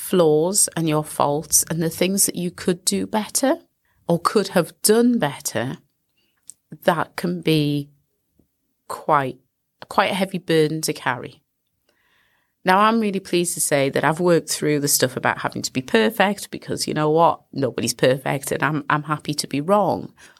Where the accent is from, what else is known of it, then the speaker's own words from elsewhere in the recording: United Kingdom; Angelica and I are 4 years apart in age. And so we grew up in Britain